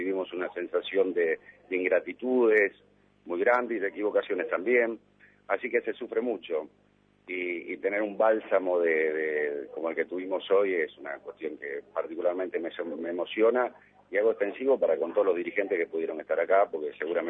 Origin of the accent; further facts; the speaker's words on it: Argentina; Me siento con una satisfacción enorme, enorme. Como argentino